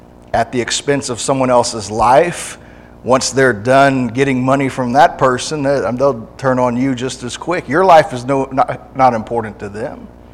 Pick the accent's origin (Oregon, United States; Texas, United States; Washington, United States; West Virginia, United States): Texas, United States; Corpus Christi; When I grew up in Corpus, I had some neighbors